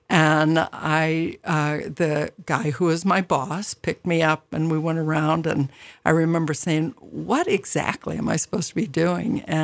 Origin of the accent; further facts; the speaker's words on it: Chicago, Illinois, United States; also born or lived in Dallas; now in Bonners Ferry, United States; because I'm basically from Chicago and Dallas. And so when I moved here, it was on a lark with a bunch of friends